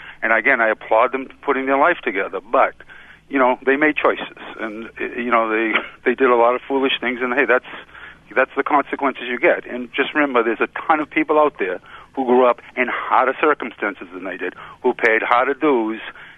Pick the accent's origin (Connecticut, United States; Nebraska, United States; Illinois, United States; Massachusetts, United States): Massachusetts, United States; Boston; I grew up in Boston.